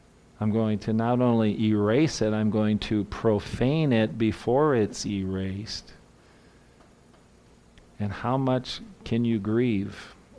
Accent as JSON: {"language": "English", "region": "Minnesota", "country": "United States", "said": "We brought this hot dish over, right? Because we're from Minnesota."}